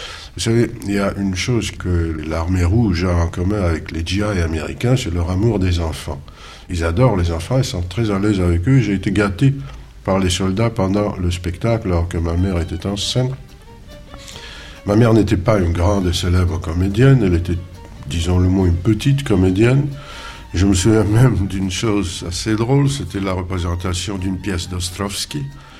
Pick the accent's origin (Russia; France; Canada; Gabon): Russia; Central Russia; born there; first language Russian; French is a second language; étant donné que je suis né dans les steppes de la Russie centrale, que ma langue maternelle, la première, est donc le russe